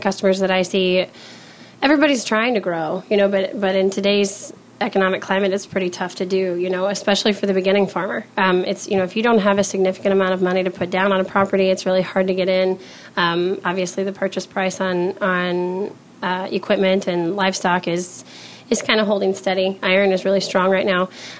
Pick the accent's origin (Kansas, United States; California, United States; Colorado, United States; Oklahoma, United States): Kansas, United States; moved away as an adult; now in Iowa, United States; No, actually, I'm from Northeast Kansas originally.